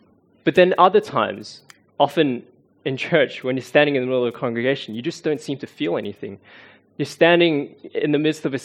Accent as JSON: {"language": "English", "town": "Melbourne", "region": "Victoria", "country": "Australia", "tie": "born or raised there", "said": "Now, I grew up in Victoria, in Melbourne."}